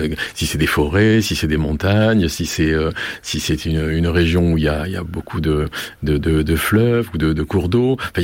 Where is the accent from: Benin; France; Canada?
France; South-West France; Or, moi je suis du Sud-Ouest, et mon tropisme n'est pas du tout vers la Méditerranée